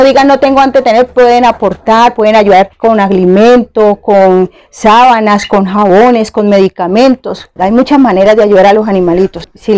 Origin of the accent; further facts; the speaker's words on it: Cali, Valle del Cauca, Colombia; yo me vine de la ciudad de Cali con 25 animales, siendo una pareja en matrimonio.